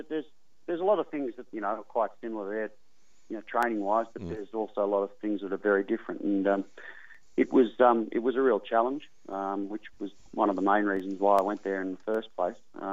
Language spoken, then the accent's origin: English; Sydney, New South Wales, Australia; born there; I was born in Sydney and was sort of really keen on the idea of coming back to Sydney